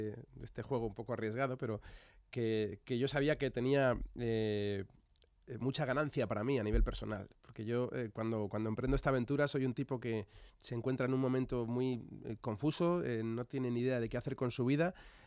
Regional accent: Santander, Cantabria, Spain; Yo soy de Santander. Yo soy de Santander. He vivido ya en tantos sitios, pero soy de costa, claro, soy de mar.

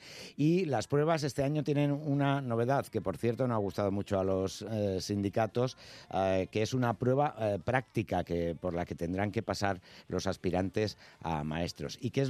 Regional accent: Spain; Ya sabes cómo somos los españoles para eso.

